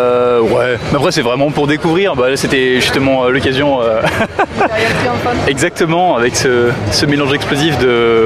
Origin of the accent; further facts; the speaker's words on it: Grenoble, Auvergne-Rhône-Alpes, France; je viens de Grenoble.